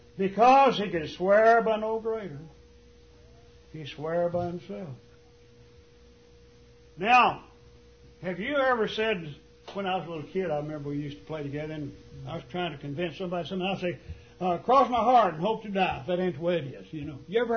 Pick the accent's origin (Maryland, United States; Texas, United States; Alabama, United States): Texas, United States; When I'm a little boy growing up in Dickens County, Texas, we lived about a quarter of a mile, maybe that much.